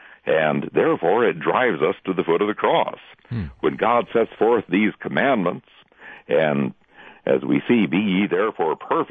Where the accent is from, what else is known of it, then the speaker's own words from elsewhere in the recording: Alabama, United States; well, I'm from Alabama, and we have a speed limit of 70 miles an hour here in Alabama